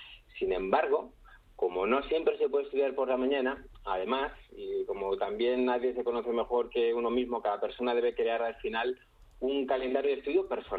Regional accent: San Lorenzo de El Escorial, Community of Madrid, Spain; y yo soy de San Lorenzo de Escorial, tenía ahí mi habitación enfrente de un bosquecito

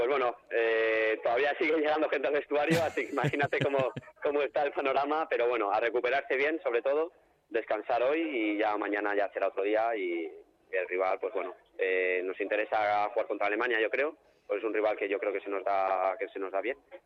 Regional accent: Aravaca, Community of Madrid, Spain; De Madrid, de Aravaca.

